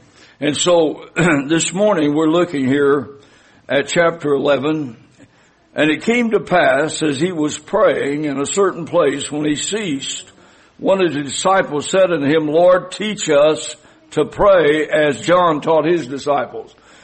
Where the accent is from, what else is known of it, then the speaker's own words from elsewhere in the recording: Arkansas, United States; I consider myself a southerner, brother. I'm from South Arkansas. And I pastor south of St. Louis.